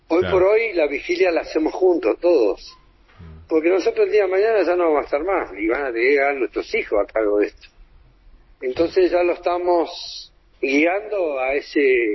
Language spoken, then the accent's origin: Spanish; Río Gallegos, Santa Cruz, Argentina; Soy nacido acá en Río Gallegos. La gente santacruceña es muy malvinense.